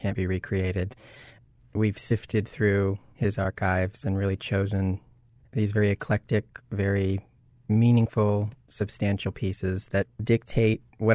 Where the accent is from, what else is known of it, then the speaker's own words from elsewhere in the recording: Florida, United States; I grew up in Florida, so that's what I'm surrounded by. I do love the beach, so part of that passion probably comes out.